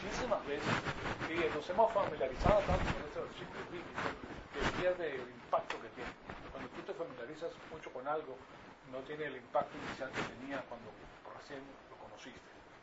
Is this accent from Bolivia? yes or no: no; Venezuela; now in United States; hablando básicamente de Venezuela también, me crié en Venezuela, y hay mucha picardía